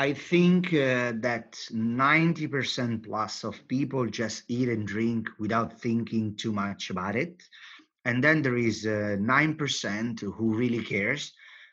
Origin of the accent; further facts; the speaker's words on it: Campania, Italy; I was raised in Campania, which since Roman time, Romans used to call Campania Felix, happy Campania